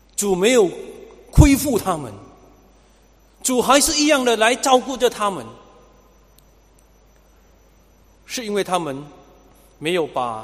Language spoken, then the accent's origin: Chinese; Singapore; 我们新加坡人称为老阔阔。